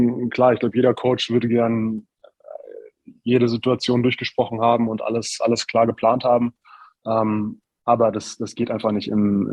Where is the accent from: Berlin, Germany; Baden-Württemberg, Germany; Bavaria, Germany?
Bavaria, Germany; Neunkirchen am Brand; Kleines Dorf in der Nähe von Forchheim, Erlangen, Nürnberg, Bamberg, Franken halt. Und da bin ich aufgewachsen. Mit 16 bin ich dann ausgezogen, nach Bamberg gezogen.